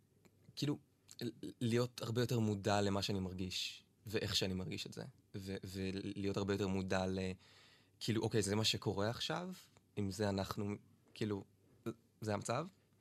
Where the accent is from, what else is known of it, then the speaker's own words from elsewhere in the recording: Kfar Saba, Central District, Israel; מכפר סבא.